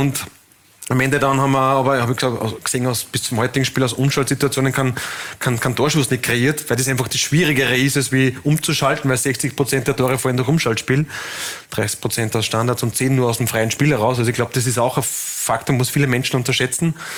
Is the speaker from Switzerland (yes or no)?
no; Ried im Innkreis, Upper Austria, Austria; Also ich bin einmal Rieder.